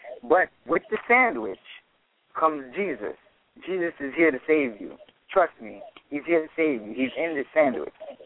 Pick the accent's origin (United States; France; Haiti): Haiti; my wife is from Philippines, right? I'm from Haiti. So my country is a third world country.